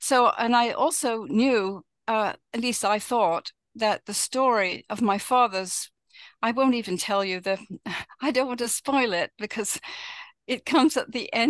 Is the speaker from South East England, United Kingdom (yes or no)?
yes; South East England, United Kingdom; I grew up in England, actually where the book is set, 9 miles south of London. And I wasn't there, of course. I was born after the war.